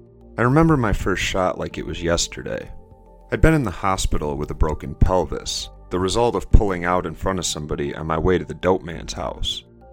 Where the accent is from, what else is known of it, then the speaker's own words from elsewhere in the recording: United States; I grew up in the United States, land of Hollywood misrepresentations.